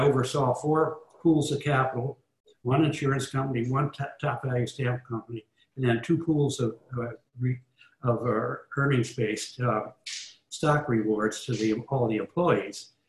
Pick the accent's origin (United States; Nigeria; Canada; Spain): United States; Midwest; I'd come from the outside and I wasn't in the Northeast. I came from the Midwest.